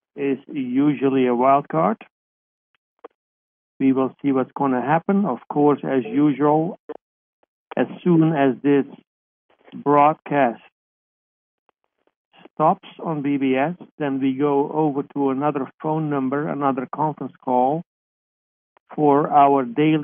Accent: Netherlands; first language Dutch; English is a second language; Holland, the Netherlands.

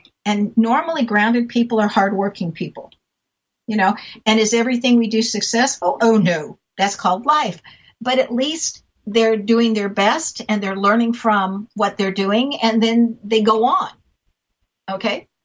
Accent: San Diego, California, United States; Well, and I grew up in San Diego. So I have a, you know, like to me, that was partly home, you know, when you grow up someplace.

